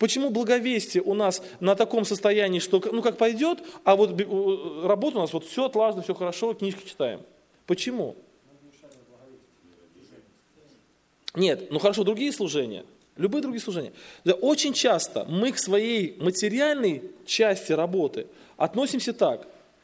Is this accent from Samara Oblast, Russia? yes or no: yes; Tolyatti, Samara Oblast, Russia; Я же из Тольятти, там они выпускаются.